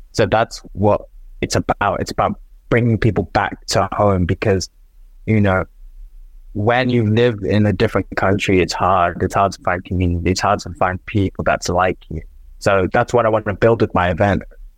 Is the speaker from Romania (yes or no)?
no; Nigeria; It was the first time I heard Afrobeats because I'm from Nigeria.